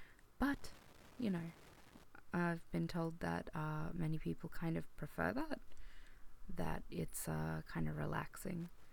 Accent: Australia; I am from Australia.

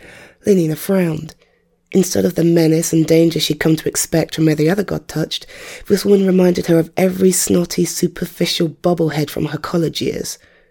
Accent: London, United Kingdom; as I was growing up in North London, other people used to tell me that I spoke in a very posh way

